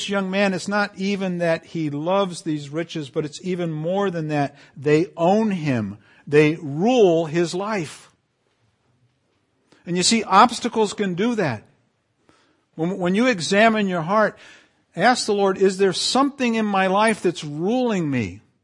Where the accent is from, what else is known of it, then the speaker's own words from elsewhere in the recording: Canary Islands, Spain; I grew up in the Canary Islands with camels.